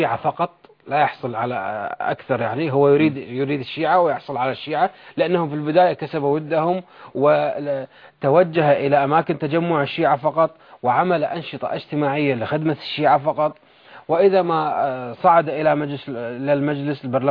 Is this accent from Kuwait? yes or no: yes; Kuwait